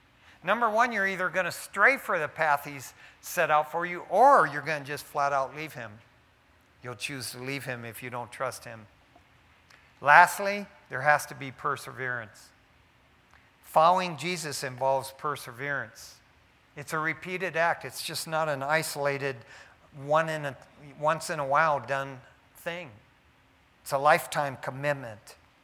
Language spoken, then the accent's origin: English; Detroit, Michigan, United States; Man, growing up in East Detroit, we had an island off of Detroit called Belle Isle.